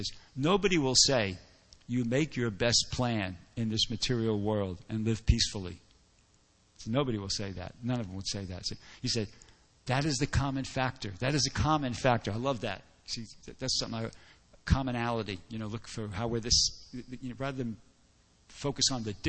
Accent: New York, United States; I'm from New York, actually

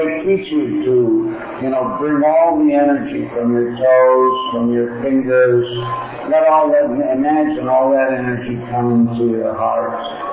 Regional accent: Western Canada, Canada; I remember thinking it was my hometown. I was the only one there. I was the first one in Western Canada to join.

